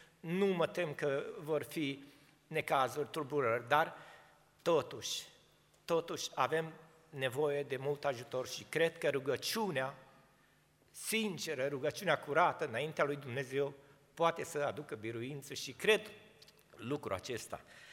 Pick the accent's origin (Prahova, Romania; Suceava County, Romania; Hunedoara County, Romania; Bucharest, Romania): Hunedoara County, Romania; Orăștie; Vin din Orăștie, știți, în Orăștie, biserica din Orăștie, am trecut de puțină vreme printr-o grea încercare.